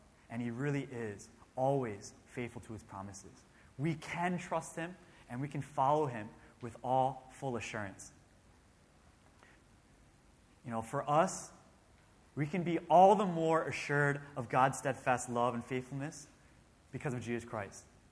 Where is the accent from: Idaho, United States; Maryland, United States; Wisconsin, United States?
Maryland, United States; In 1949, Johnny Erickson Tada was born in Baltimore, Maryland, which is my home state.